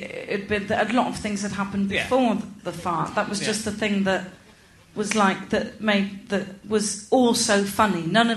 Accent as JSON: {"language": "English", "town": "Gloucester", "region": "South West England", "country": "United Kingdom", "said": "Like, I'm from Gloucester."}